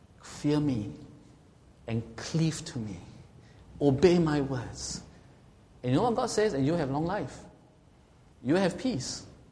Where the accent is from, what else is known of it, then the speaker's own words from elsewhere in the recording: Singapore; I swear by the flag of Singapore because I'm a Singaporean.